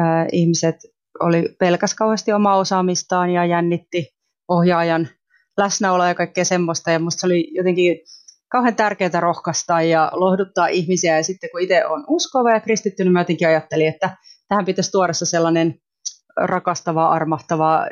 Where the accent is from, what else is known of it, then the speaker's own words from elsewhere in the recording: Kenya; mä oon siis lähetyslapsi, mä oon kasvanut Keniassa lähetyskentillä